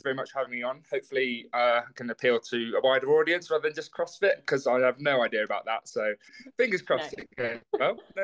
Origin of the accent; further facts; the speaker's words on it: Christchurch, South West England, United Kingdom; And so I'm originally from Christchurch in Dorset.